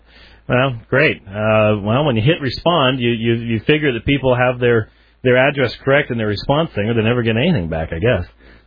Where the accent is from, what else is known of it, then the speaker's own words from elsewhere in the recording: Robbinsdale, Minnesota, United States; born there; I wasn't born in Minneapolis, I was born in Robbinsdale, but that's like Tempe is to Phoenix